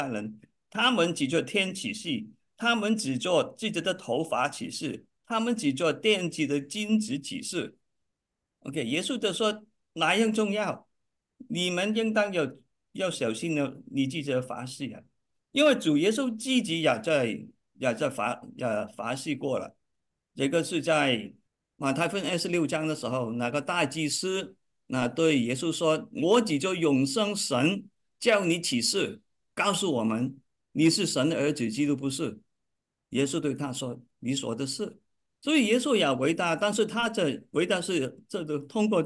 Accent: Guangdong, China; 所以我们广东人呢有句话说

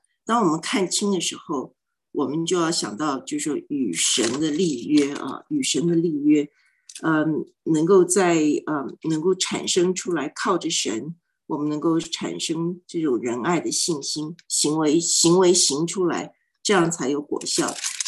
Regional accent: China; 改名其实跟我们中国人这个取名有深厚的情意

